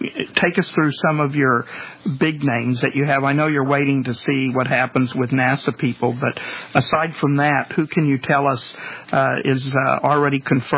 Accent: California, United States; like I'm from California, would I automatically be assigned to my representatives

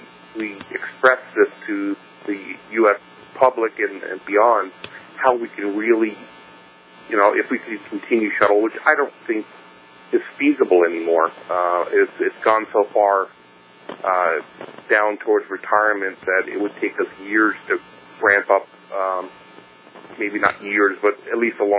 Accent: Florida, United States; I'm originally from Florida area

